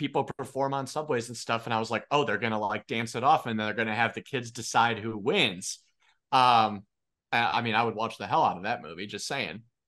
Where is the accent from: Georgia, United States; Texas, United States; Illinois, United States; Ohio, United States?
Illinois, United States; Chicago; And as a Chicagoan, I appreciate that part.